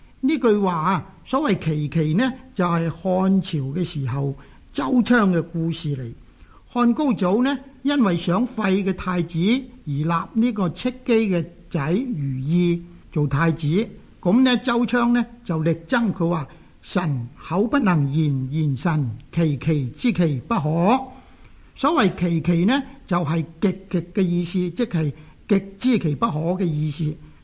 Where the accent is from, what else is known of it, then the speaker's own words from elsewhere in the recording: Guangdong, China; 我哋广东人呢就叫做漏口。